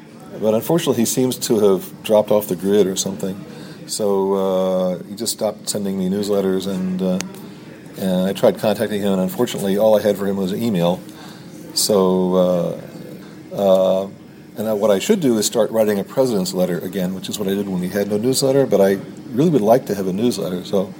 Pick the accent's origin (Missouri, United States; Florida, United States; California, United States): Missouri, United States; St. Louis; now in Chicago, United States; But I did not actually own a computer of my own when I moved up here in 1980 from St. Louis, which is where I'm from.